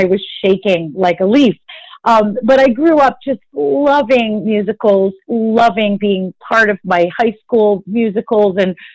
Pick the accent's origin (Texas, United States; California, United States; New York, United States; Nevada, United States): New York, United States; Hyde Park; So as you know, I grew up in Hyde Park, New York, a very beautiful small town about 2 hours from the city.